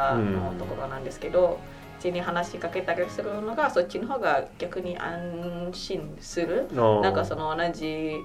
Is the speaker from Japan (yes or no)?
no; West Sumatra, Indonesia; Japanese is a second language; 私は西スマトラの出身です。